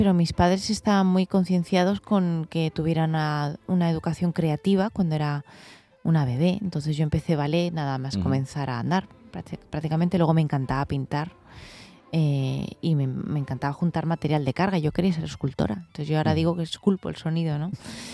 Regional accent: Madrid, Community of Madrid, Spain; Sí, yo soy madrileña.

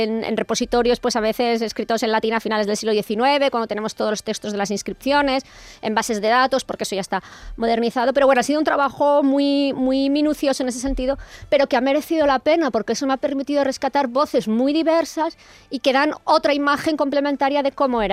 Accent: Basque Country, Spain; now in Seville, Spain; Yo soy del País Vasco, pero ya llevo ya muchísimos años.

